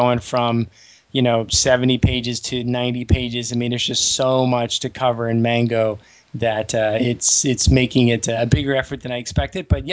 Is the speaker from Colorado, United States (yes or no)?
no; Philadelphia, Pennsylvania, United States; now in Atlanta, United States; I grew up in Philadelphia, but lived all over for quite a while there, and then settled down in Atlanta.